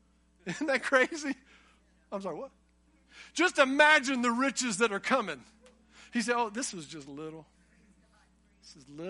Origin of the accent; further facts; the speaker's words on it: North Carolina, United States; I didn't mind it, you know. I'm from Eastern North Carolina.